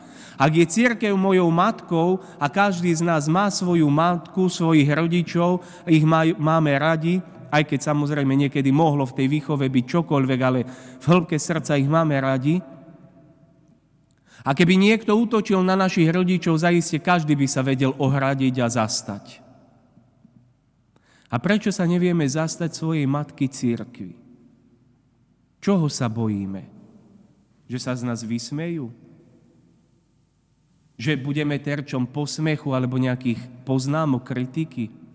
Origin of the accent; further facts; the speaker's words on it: Spiš, Slovakia; Ja pochádzam zo Spiša a v našom nárečí sa povie